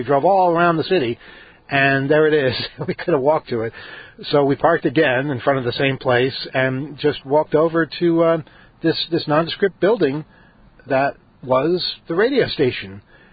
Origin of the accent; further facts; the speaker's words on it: New York, United States; we're from New York, you know, and we're traveling from Seattle and driving through